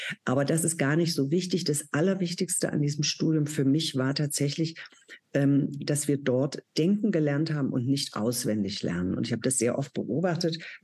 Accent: Thuringia, Germany; moved away as an adult; Ich stamme aus Ostdeutschland, aus der DDR, da bin ich ja aufgewachsen.

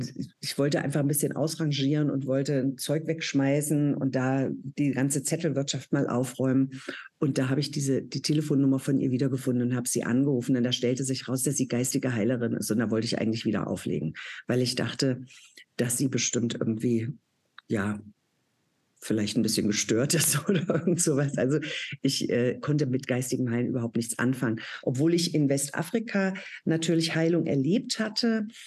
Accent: Thuringia, Germany; moved away as an adult; Ich stamme aus Ostdeutschland, aus der DDR, da bin ich ja aufgewachsen.

